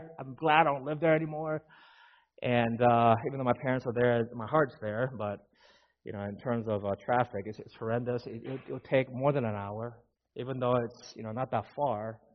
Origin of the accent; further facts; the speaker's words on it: Virginia, United States; I'm from Northern Virginia area, grew up there, my parents are still there, my sister's all still there